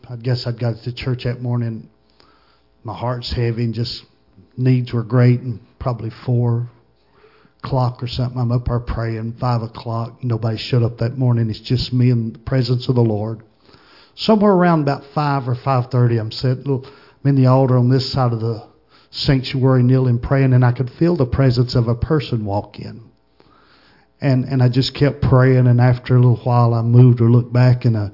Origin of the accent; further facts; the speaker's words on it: Blue Ridge, Georgia, United States; also born or lived in Copper Hill; born and raised in Blue Ridge, Georgia. Born in Copper Hill, raised in Blue Ridge, Georgia.